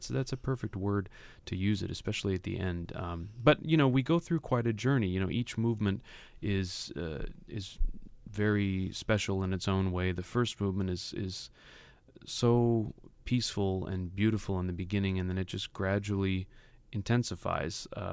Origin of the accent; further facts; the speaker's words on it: United States; we're a great American orchestra, and I'm an American conductor